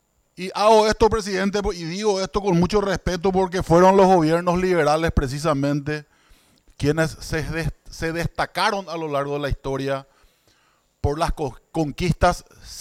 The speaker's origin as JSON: {"language": "Spanish", "country": "Paraguay", "said": "como un paraguayo convencido de sus convicciones liberales."}